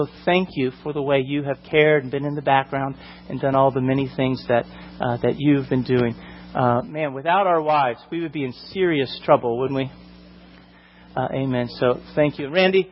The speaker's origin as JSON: {"language": "English", "town": "St. Petersburg", "region": "Florida", "country": "United States", "lives_now": "Roanoke, United States", "said": "I was new to the area. I'm originally from St. Petersburg, Florida. And though I lived in Lynchburg in 1991 for a year, I was very unfamiliar with this area."}